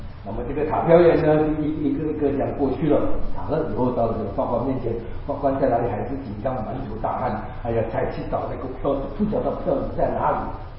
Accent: China; 我们中国人的农历年是下个礼拜

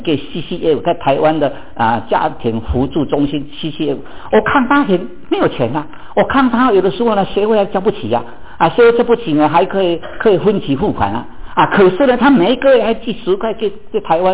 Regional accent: China; now in United States; 那我们在美国，我们都晓得啊，他们美国人的小孩啊，要脚踏车的不容易的，不像我们中国人啊。我们中国人小孩要脚踏车

